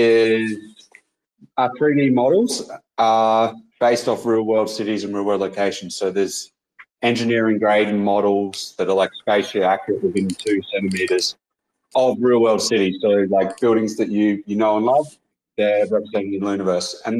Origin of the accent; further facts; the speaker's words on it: Australia; I am Australian.